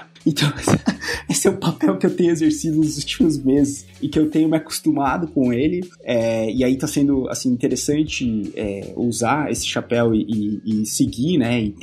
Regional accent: Bauru, São Paulo, Brazil; accent: R puxado; Sou uma pessoa que é natural do interior de São Paulo, então meu sotaque, ele não engana o porquê, né, o R puxado, sou lá de Bauru.

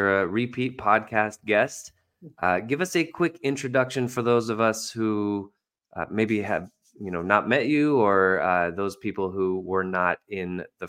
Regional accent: San Jose, California, United States; also born or lived in East Coast; grew up in San Jose. I was born on the East Coast, but I moved to San Jose when I was a little baby. So Bay Area since 1 year old, and I'm 43 now.

